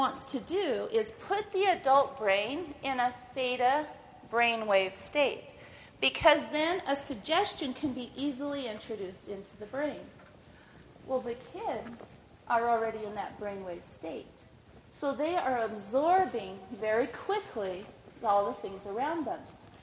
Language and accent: English; Idaho, United States; I grew up in Idaho.